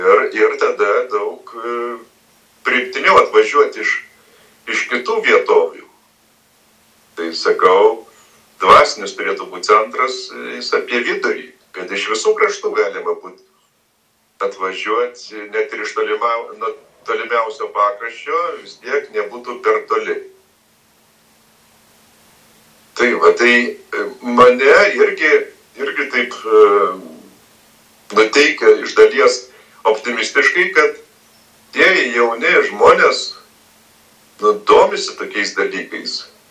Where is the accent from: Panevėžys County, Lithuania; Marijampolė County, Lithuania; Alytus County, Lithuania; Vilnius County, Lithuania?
Vilnius County, Lithuania; Vilnius; now in Kaunas, Lithuania; tai kodėl aš iš Vilniaus atvažiavau į Kauną?